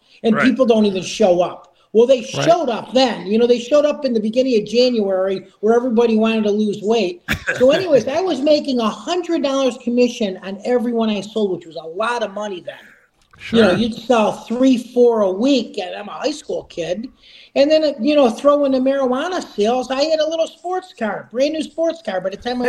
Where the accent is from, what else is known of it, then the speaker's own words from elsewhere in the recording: Cleveland, Ohio, United States; You know, again, the 63 years I've been on this earth, born and raised in Cleveland.